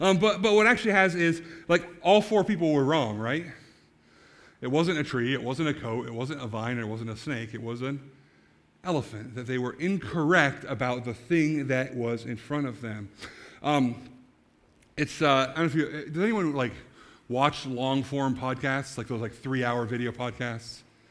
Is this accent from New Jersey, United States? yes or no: no; New York, United States; I grew up in the Adirondacks climbing the high peaks.